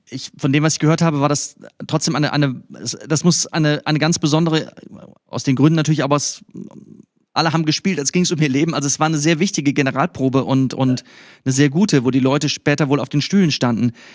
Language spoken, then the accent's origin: German; West Germany, Germany; ich hier als Wessi